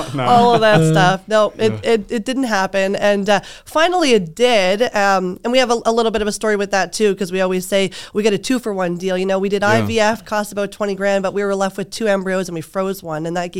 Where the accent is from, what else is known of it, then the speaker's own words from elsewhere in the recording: Canada; now in Orange County, United States; my husband's Middle Eastern, but we're originally from Canada. And we moved up here in Orange County just over 2 years ago